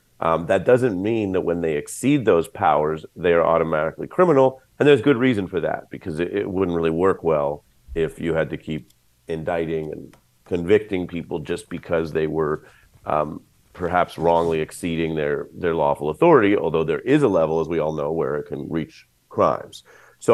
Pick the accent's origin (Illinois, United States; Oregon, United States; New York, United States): New York, United States; Thanks. As a New Yorker, great to be with you, Brian